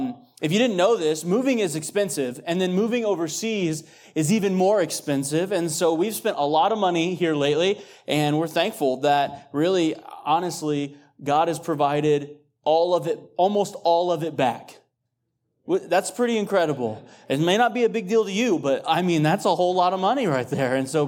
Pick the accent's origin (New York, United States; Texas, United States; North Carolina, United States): Texas, United States; Abilene; This weekend, we were at my church that I grew up at in Abilene